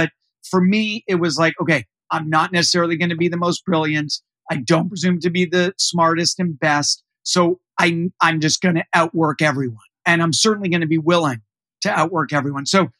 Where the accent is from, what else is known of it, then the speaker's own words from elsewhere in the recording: Canada; I grew up in Canada.